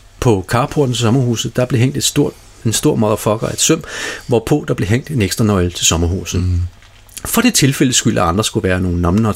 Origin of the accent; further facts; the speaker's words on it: Greenland; now in Denmark; Jeg er vokset op i Grønland.